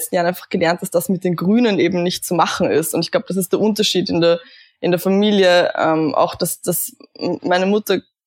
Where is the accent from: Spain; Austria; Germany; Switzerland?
Austria; Kleinhöflein, Burgenland; ich bin in Burgenland aufgewachsen, in einem kleinen Vorort von Eisenstadt, Kleinhöflein heißt das. Also wir haben nicht mal ein eigenes Ortsschild